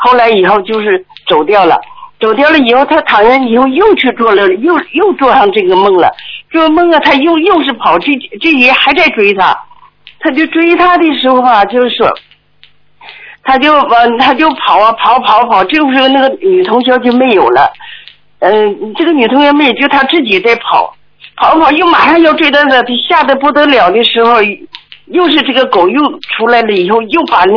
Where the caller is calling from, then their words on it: Shanghai, China; 我是上海的